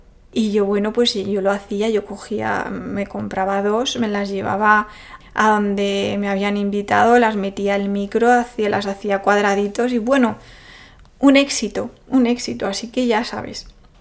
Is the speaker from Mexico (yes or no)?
no; Spain; now in Germany; estamos acostumbrados como españoles a comer un tipo de platos que tienen unos ingredientes que provienen de aquí, de nuestra zona